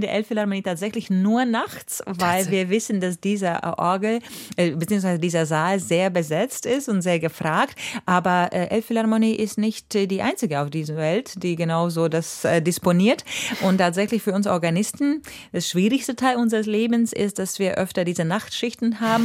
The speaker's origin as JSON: {"language": "German", "town": "Rezekne", "region": "Latgale", "country": "Latvia", "tie": "born or raised there", "also_born_or_lived": "Riga / Stuttgart / London", "second_language": "German", "moved": "yes", "said": "Und davor natürlich meine Heimat, Resekne, ganz lange auch."}